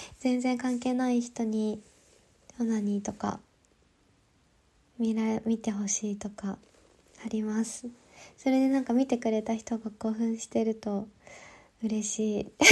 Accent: Kansai, Japan; 出身は関西地方です。

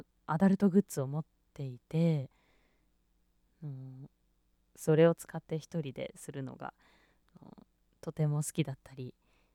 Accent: Shizuoka, Japan; と出身地は静岡県です。

